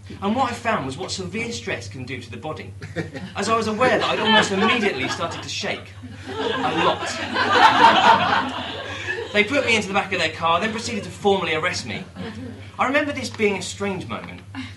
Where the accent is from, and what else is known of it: Dunstable, East of England, United Kingdom; born or raised there